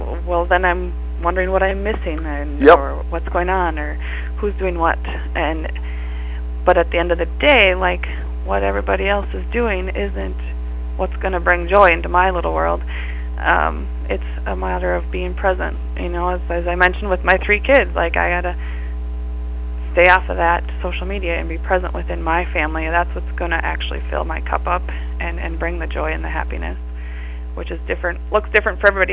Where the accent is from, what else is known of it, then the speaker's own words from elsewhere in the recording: Granite Falls, United States; I'm from Granite Falls, where I reside with my husband and three children, ages 9, 6, and 2.